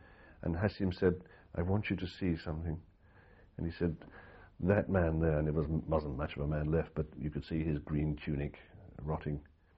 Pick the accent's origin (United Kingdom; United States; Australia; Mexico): United Kingdom; I'm a British journalist